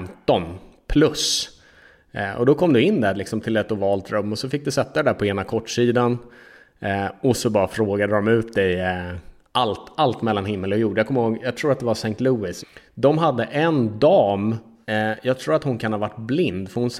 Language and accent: Swedish; Sweden; De frågade mig vilken min favoritöl var, vilken, vad vi hade för öl hemma i Sverige och sådär.